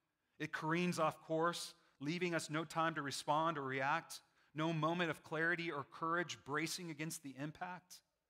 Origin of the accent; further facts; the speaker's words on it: New Mexico, United States; now in North Carolina, United States; I'm from New Mexico, but now exiled or maybe found the promised land in North Carolina